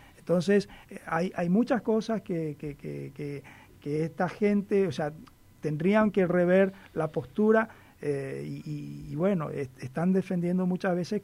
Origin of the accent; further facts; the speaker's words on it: Salta, Argentina; now in Misiones, Argentina; yo soy de Salta, por ejemplo, no soy misionero. Y tengo muchos colegas que somos de otra provincia.